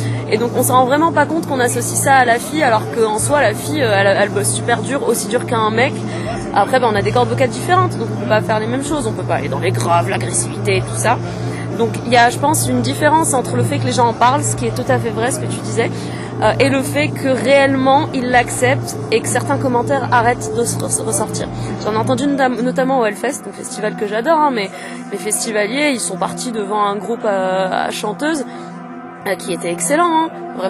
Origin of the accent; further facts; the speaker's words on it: Morocco; j'ai grandi au Maroc, ils savent pas là-bas